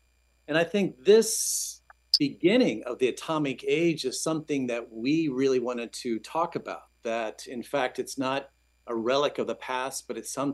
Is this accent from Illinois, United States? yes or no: yes; Illinois, United States; I'm originally from Saline County, which is a couple of counties over, more in the southeastern state.